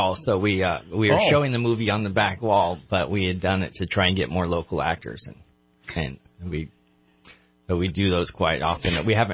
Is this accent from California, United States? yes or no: yes; Redding, California, United States; we've hit 100 flips in Shasta County. And it was really important to do it all here because this is my hometown, and I want to make streets in Redding better.